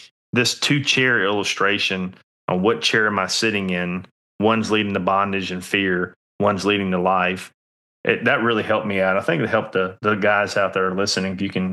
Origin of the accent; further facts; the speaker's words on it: Georgia, United States; I'm from South Georgia, so we used to do a thing called mud bogging